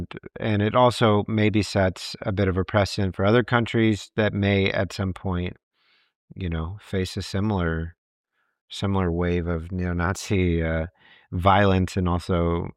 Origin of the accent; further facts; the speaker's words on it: Texas, United States; I grew up in Texas.